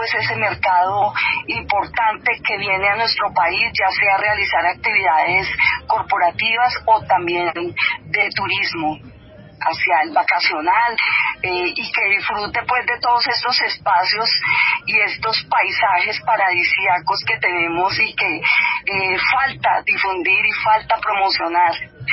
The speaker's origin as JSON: {"language": "Spanish", "country": "Colombia", "said": "hay destinos, hay regiones que nosotros, incluso siendo colombianos, no las conocemos"}